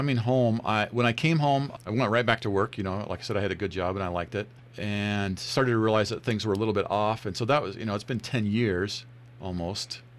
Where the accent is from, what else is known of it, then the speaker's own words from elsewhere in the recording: Pocatello, Idaho, United States; I grew up here in Pocatello, went to Highland High School, go Rams, and then went to Idaho State University.